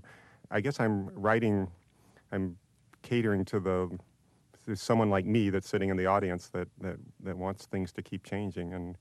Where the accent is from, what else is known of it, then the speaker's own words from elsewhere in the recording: San Antonio, Texas, United States; I grew up in San Antonio, and there's a big Latino population.